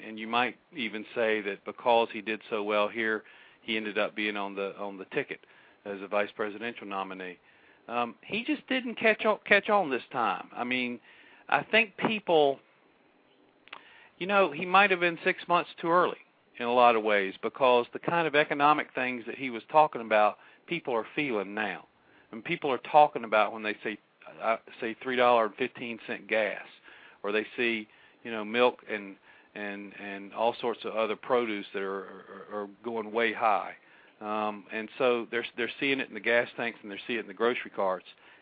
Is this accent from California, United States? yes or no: no; Georgia, United States; I grew up in Georgia, and I just don't remember I remember we had a whole bunch of tests when I was a kid in school